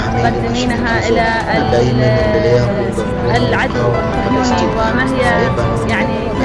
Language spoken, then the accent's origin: Arabic; Iran; في بلدنا ايران الاسلامي العزيز